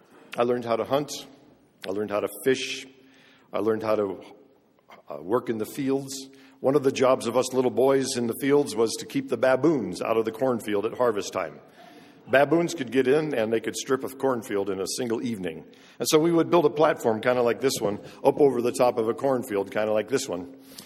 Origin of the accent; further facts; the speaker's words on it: Côte d’Ivoire; My mom and dad were missionaries, and I grew up in the Ivory Coast of West Africa. I was a typical missionary kid.